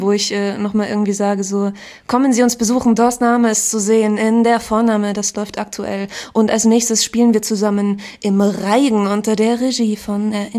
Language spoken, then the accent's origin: German; Radebeul, Saxony, Germany; now in Memmingen, Germany; Ich komme ursprünglich aus Radebeul bei Dresden.